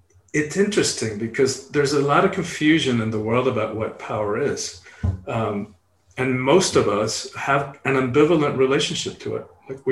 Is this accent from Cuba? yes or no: yes; Cuba; So grew up really tight. I mean, so much I could say about those years growing up in Cuba.